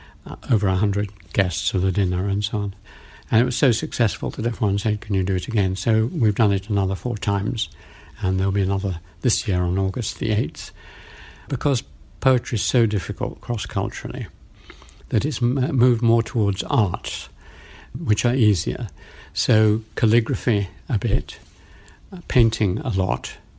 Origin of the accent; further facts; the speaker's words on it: Cambridge, East of England, United Kingdom; And I'd say … I'm from Cambridge.